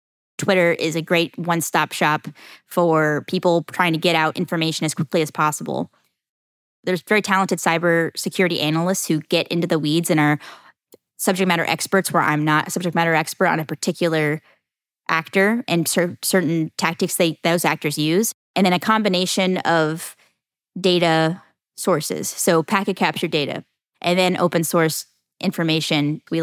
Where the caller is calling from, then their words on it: Jacksonville, Florida, United States; Jacksonville, Florida.